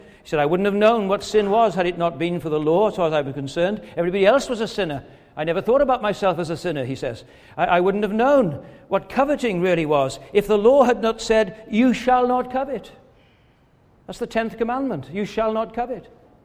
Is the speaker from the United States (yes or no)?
no; Wales, United Kingdom; But I come from Pembrokeshire, which is on the southwest tip of Wales, just before you go across to Ireland.